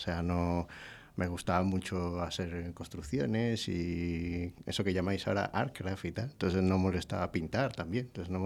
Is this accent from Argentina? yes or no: no; Caracas, Capital District, Venezuela; born there; Yo nací el 26 de septiembre. Bueno, nací en Caracas, en Venezuela, un sitio que está en Sudamérica, lejos de aquí. Y nací un 26 de septiembre del 83, ya tengo años, ¿eh? 39.